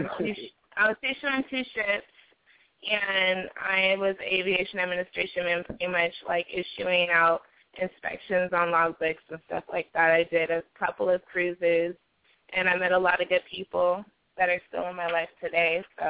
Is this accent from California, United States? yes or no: yes; California, United States; also born or lived in St. Louis; But yeah, I was born in St. Louis, and my parents moved to California when I was a little girl, so yeah, I go back and I visit quite often.